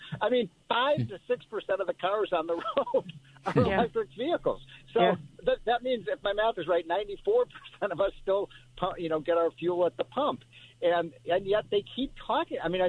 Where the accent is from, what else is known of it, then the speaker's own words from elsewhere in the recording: Chicago, Illinois, United States; when I grew up in Chicago, they'd pack us into the old station wagon.